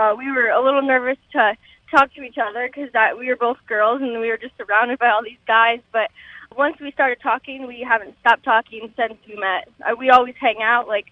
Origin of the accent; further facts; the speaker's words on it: Osage, Iowa, United States; It's a small town, and you know, you meet a lot of different people, but it's just nice and simple.